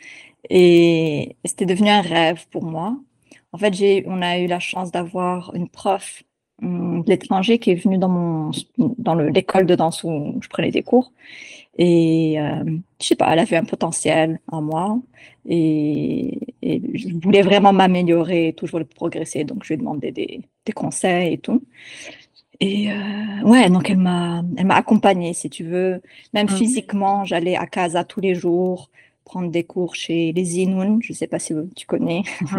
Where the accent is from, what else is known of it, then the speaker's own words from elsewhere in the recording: Morocco; now in Canada; C'est pour ça que j'étais venue au Canada, en fait, aussi. En fait, c'est pour ça que je suis partie du Maroc, c'était pour faire de la danse.